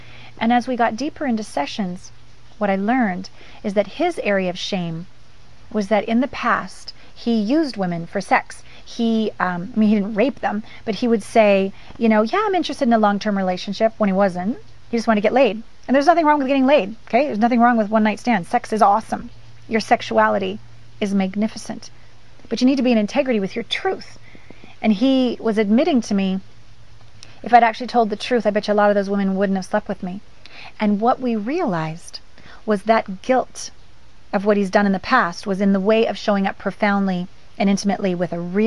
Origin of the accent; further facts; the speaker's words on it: Canada; And I'm Canadian, so I just have this thing.